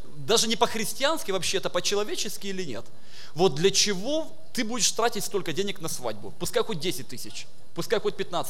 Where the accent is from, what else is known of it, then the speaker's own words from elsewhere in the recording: Moscow, Russia; и для вас тоже как москвич